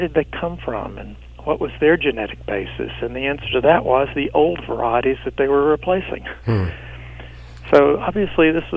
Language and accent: English; the South, United States; I grew up in the American South, came of age in the 50s and 60s, was very much moved by, and to the extent I could at my age, participated in the civil rights movement in the South, in Memphis.